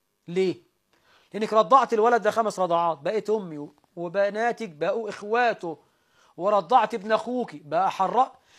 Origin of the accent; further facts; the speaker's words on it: Egypt; عندنا في مصر